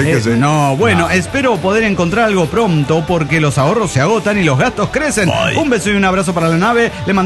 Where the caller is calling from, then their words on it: Morelia, Michoacán, Mexico; de Morelia, Michoacán.